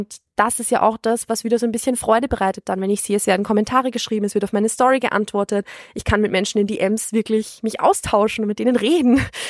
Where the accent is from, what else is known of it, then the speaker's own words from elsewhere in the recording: Vienna, Austria; ich bin selbst ja aus Wien